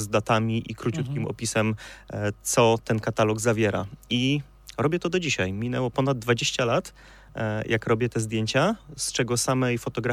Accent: Jelenia Góra, Lower Silesian Voivodeship, Poland; Ja się w górach wychowałem, jako że pochodzę z Jeleniej Góry, mieszkałem pod Karkonoszami, widziałem te góry od urodzenia z okna.

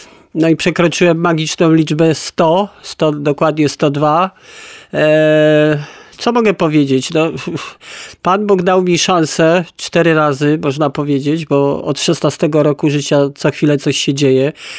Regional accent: Kraków, Lesser Poland, Poland; wychowywałem się w podłym czasie politycznym w dzielnicy w Nowej Hucie

